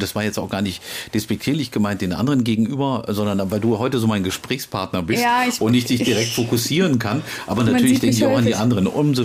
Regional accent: Lower Saxony, Germany; now in Halle, Germany; Bei euch das Ländliche, das erinnert mich auch so an die Zeit, da wo ich aufgewachsen bin, aus Friesland.

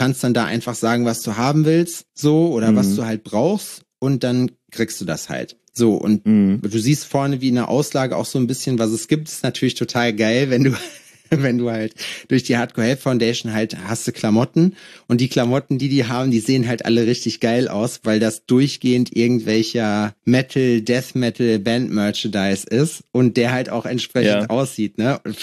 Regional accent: Lüdenscheid, North Rhine-Westphalia, Germany; Willi und Söhne macht so in Lüdenscheid, wo ich herkomme, hinten in der Ecke, veranstaltet da eigentlich immer voll viele Sachen.

